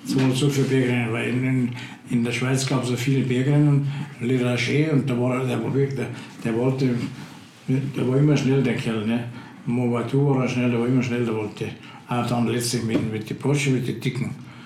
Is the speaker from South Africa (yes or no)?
yes; South Africa; Ich bin aus Südafrika, war toll.